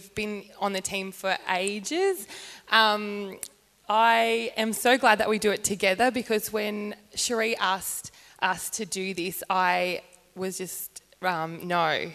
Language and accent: English; Wollongong, New South Wales, Australia; I didn't grow up in this church. I'm actually from Wollongong. And we moved here about 15 years ago.